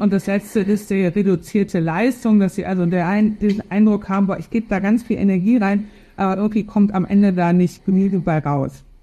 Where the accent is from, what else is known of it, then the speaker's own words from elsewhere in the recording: Cologne, North Rhine-Westphalia, Germany; Also ich komme aus Köln